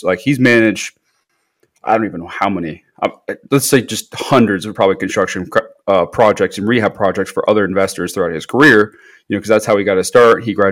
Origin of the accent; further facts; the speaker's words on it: Missouri, United States; everyone thought I was from Kansas, but I'm technically on the Missouri side.